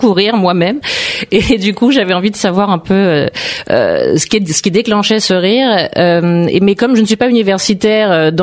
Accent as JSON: {"language": "French", "region": "Île-de-France", "country": "France", "said": "Ah non, moi je suis de région parisienne au départ, et puis c'est assez nouveau cette vocation."}